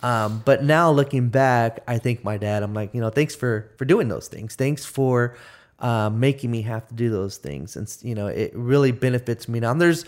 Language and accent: English; San Diego, California, United States; and I grew up in San Diego, it was an area where, you know, there was poverty around us.